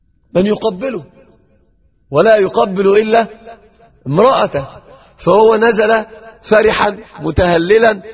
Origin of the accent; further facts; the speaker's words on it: Egypt; عندنا في مصر يقولون يخلق من الشبه كم؟ 40